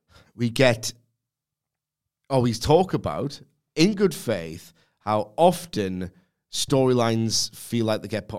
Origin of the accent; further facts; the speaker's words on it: United Kingdom; As a Brit who has to get 4 hours of sleep in, if I'm lucky